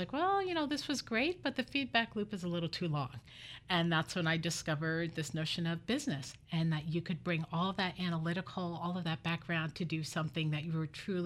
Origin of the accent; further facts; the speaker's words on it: Newark, New Jersey, United States; born there; So I was born in Newark, New Jersey.